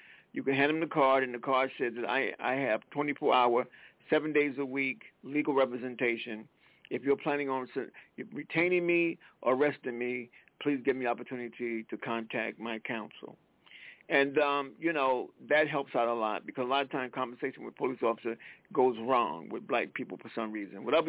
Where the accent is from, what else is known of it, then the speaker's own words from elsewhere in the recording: South Carolina, United States; now in Connecticut, United States; I'm from South Carolina, but I live in Connecticut